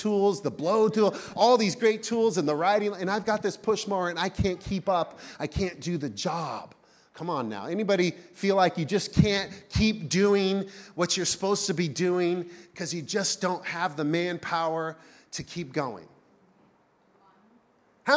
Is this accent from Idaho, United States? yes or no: no; Enumclaw, Washington, United States; I grew up in Enumclaw on 16 acres. I loved mowing the lawn, or at least I have fond memories of what it was like to mow the lawn.